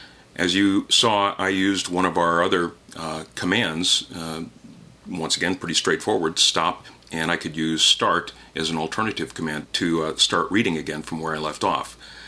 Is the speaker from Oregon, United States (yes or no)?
yes; Eugene, Oregon, United States; I know my hometown paper, the Register Guard, is in here. I'm from Eugene, Oregon, and that's my home paper.